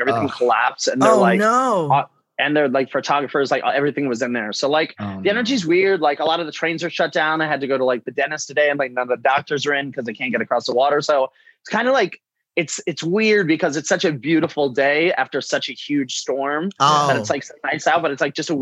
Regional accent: New York, United States; I grew up in upstate New York on a horse farm.

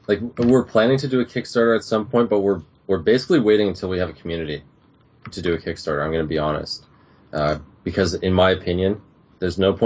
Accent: Canada; Because being Canadian

